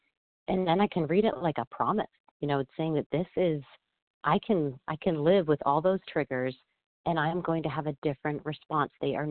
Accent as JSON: {"language": "English", "region": "Colorado", "country": "United States", "said": "I am from Colorado."}